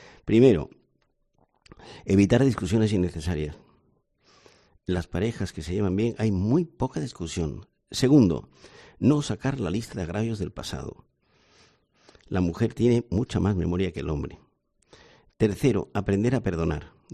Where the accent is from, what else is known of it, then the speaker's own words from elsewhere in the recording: Andalusia, Spain; En Andalucía, yo soy andaluz, pero no ejerzo